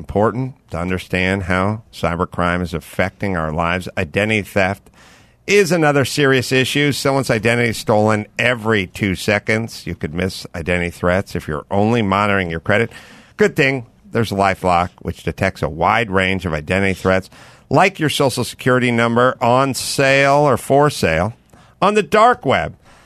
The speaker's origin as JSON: {"language": "English", "country": "United States", "said": "Now, I'm an American. I love this country"}